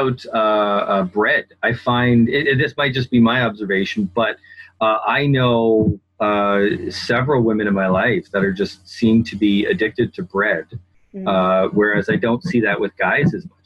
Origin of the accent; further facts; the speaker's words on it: Canada; I'm from Canada